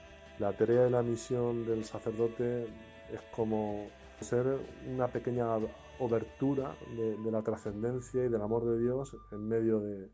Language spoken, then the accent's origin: Spanish; Villahermosa, Castilla-La Mancha, Spain; Soy natural de Villahermosa y fui ordenado sacerdote el 1 de junio del 2002.